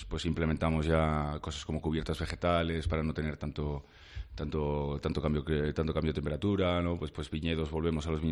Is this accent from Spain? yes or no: yes; Garrapinillos, Aragon, Spain; now in Cariñena, Spain; Yo crecí en Garrapinillos, al lado de Zaragoza, no. Y desde los 17 años estuve aquí en Cariñena, tanto estudiando y tal. Sí que es verdad que luego la carrera la hice en Francia, uh-huh, pero yo ya soy de la tierra